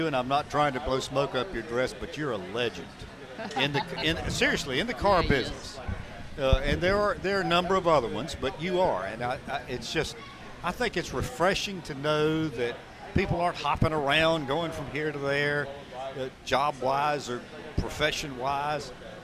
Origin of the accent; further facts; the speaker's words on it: Greenville, United States; I grew up in Greenville, and the Browns down there at Brownwood.